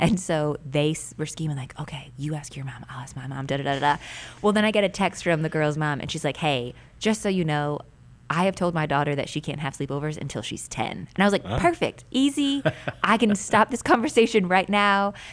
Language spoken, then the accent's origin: English; Northeast, United States; now I'm from the Northeast and gun culture is all, like also just really different there.